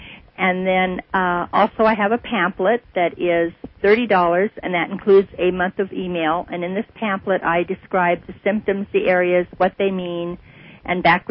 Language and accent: English; Salem, Oregon, United States; born there; I was born in Salem, Oregon in 1946. That makes me 59 years old.